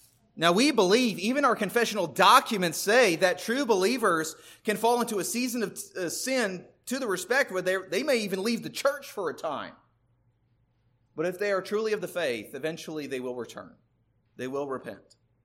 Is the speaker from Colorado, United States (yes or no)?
no; California, United States; I grew up in Southern California. We'd go camping at the beach.